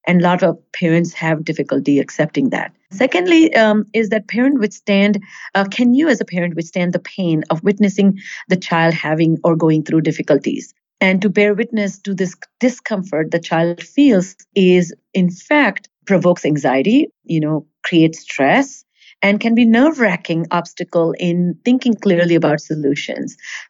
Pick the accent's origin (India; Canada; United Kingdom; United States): India; I grew up in India